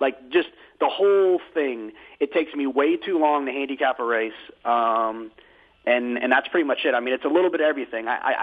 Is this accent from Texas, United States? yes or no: yes; Dallas, Texas, United States; I grew up in Dallas-Fort Worth.